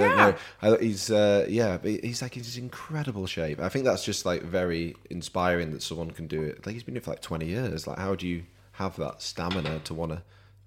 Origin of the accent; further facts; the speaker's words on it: Yorkshire and the Humber, United Kingdom; I'm a Yorkshireman